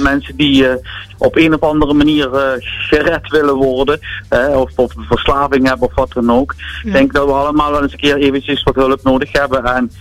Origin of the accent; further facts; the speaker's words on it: Netherlands; Als Nederlander beste tekst voor een slagernummer